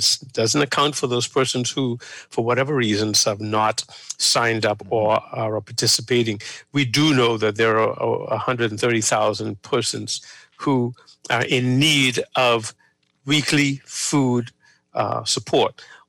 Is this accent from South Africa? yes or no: no; Chippingham, New Providence, Bahamas; really coming from a history of being born and raised in Chippingham, knowing the neighborhood like I do and the surrounding areas